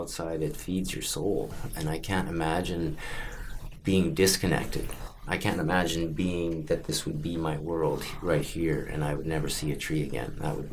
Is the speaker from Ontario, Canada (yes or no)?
no; Rivers Inlet, British Columbia, Canada; born there; I wasn't born here in Vancouver, but I was born in Rivers Inlet. My dad was a logger, and I started in this world on a logging camp.